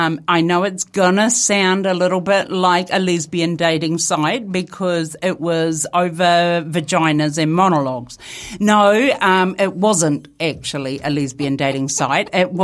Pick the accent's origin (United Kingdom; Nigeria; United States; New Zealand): New Zealand; accent: Kiwi; I have developed quite the colloquial twang to my Kiwi accent, and now I sound a little bit like Linatawa.